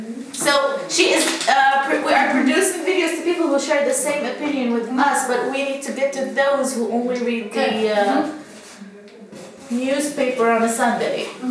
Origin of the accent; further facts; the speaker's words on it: Iraq; German is a second language; Im Moment, weil ich komme aus dem Irak.